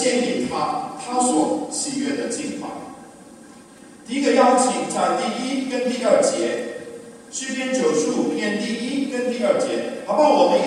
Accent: China; 因为我是一个在传统教养长大的中国男孩

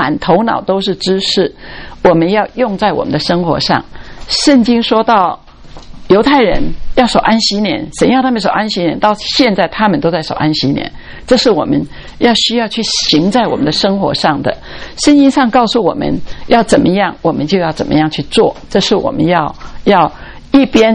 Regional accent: Taiwan; 我是从台湾来，我在台湾的时候有一位年长的，我那个时候很年轻的时候啊，那二十几岁

